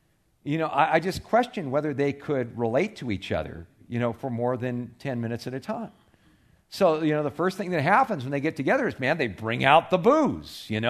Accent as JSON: {"language": "English", "region": "California", "country": "United States", "tie": "born or raised there", "said": "I grew up in one in California."}